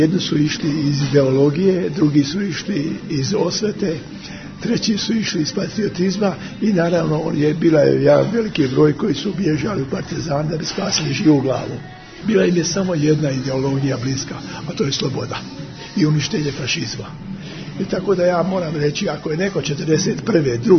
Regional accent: Travnik, Federation of Bosnia and Herzegovina, Bosnia & Herzegovina; Tako sam se rodio u Travniku, slučajnost, djetinjstvo sam proveo u Bosni.

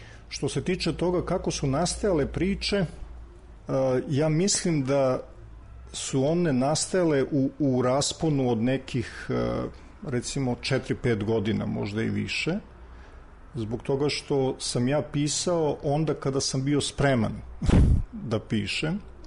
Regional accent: Belgrade, Serbia; born there; Ja, inače, iako sam rođen u Beogradu, ja se u stvari više osjećam kao da sam ovde slučajno rođen

